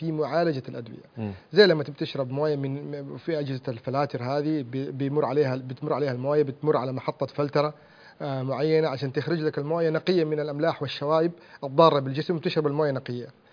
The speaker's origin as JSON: {"language": "Arabic", "country": "Saudi Arabia", "said": "الفيكس اللي موجود عندنا في السعودية والله الحمد"}